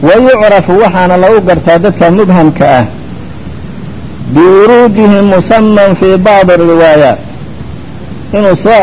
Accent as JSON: {"language": "Arabic", "town": "Damascus", "region": "Damascus Governorate", "country": "Syria", "said": "كل ولد دمشقي أنا وأنا دمشقي حماها الله وصانها"}